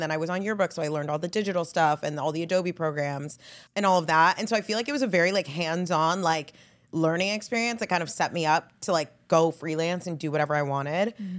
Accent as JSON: {"language": "English", "town": "Corvallis", "region": "Oregon", "country": "United States", "tie": "born or raised there", "said": "I didn't go to a lot of concerts growing up because I grew up in Corvallis, Oregon. So I was like 2 hours away from Portland."}